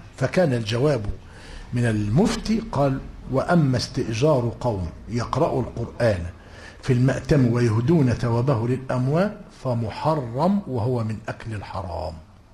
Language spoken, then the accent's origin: Arabic; Egypt; انا مش غريب عن مصر، ده انا من مصر ومن قريه كان فيها من البدع ما لا يخطر لك على بال.